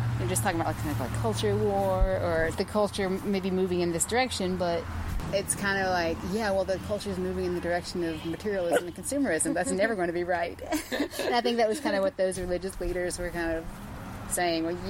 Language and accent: English; the South, United States; I grew up in the Bible Belt